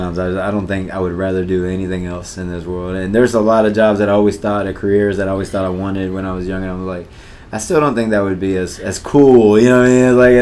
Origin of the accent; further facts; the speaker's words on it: Jeffersonville, Indiana, United States; also born or lived in Puerto Rico; And being that I grew up here, was born in Puerto Rico, and I grew up in Jeffersonville, Indiana.